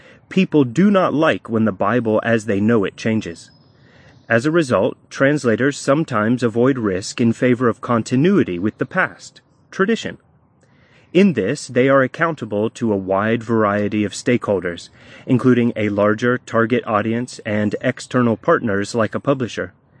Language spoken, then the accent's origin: English; United States; As an American who has lived abroad for many years, I find this funny because it's true.